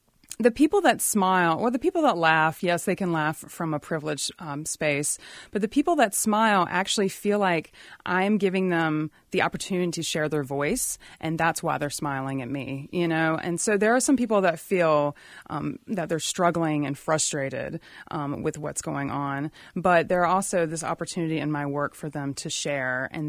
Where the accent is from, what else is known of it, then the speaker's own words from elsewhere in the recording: Raleigh, North Carolina, United States; It's funded, supported by the City of Raleigh, which is fantastic because I grew up in Raleigh.